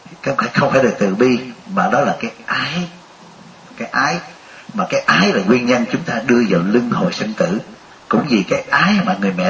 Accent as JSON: {"language": "Vietnamese", "region": "Southern Vietnam", "country": "Vietnam", "tie": "born or raised there", "said": "tôi là người Việt, nhưng mà ba tôi đó, ông nội tôi đó là gốc của người Hoa, nhưng mà tôi vào Việt Nam, thành ra nguồn máu của tôi mấy đời trong nội đó là người Hoa, nhưng mà tôi sinh trưởng ở Việt Nam, tôi uống nước sông Đồng Nai"}